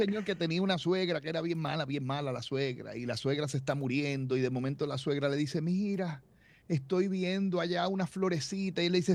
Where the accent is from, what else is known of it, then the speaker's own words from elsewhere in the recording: Puerto Rico; somos los puertorriqueños con nuestros hogares los que estamos produciendo el 5% de esa energía